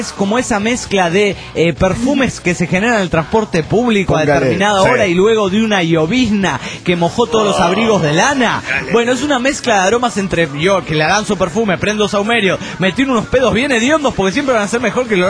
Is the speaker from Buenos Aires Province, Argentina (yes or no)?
yes; Coronel Pringles, Buenos Aires Province, Argentina; de Coronel Pringles, Argentina.